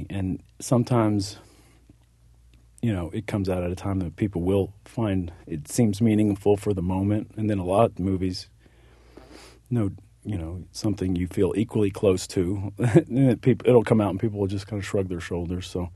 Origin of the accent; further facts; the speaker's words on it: Texas, United States; You know, I grew up in East Texas, and it wasn't a career option, especially back then.